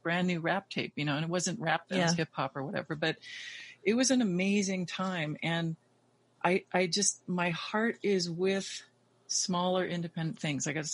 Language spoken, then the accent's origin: English; New Mexico, United States; also born or lived in New York; I'm from New Mexico, but I lived in New York in the Keith Haring days, in the, you know, Basquiat days.